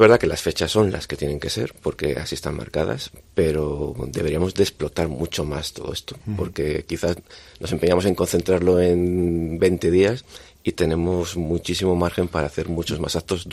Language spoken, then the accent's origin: Spanish; Madrid, Community of Madrid, Spain; born there; now in Zamora, Spain; Llevo en Zamora muchos años, desde el año 75. Nací en Madrid, pero tampoco he vivido en Madrid, sí que es toda la familia.